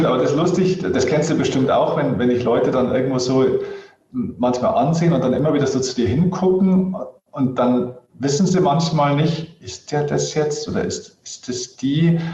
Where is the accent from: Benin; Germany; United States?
Germany; Bavaria; ich bin sogar aus Niederbayern.